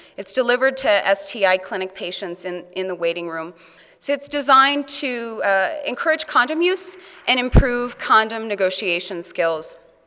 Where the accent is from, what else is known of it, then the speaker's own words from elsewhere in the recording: Chicago, Illinois, United States; This morning I'm going to be talking, I'm from Chicago, so I'll be talking about Safe in Chicago